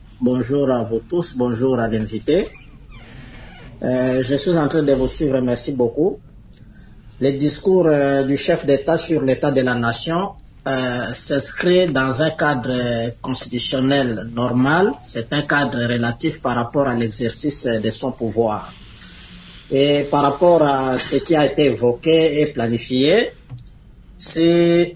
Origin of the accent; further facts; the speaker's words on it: DR Congo; chez nous en République démocratique du Congo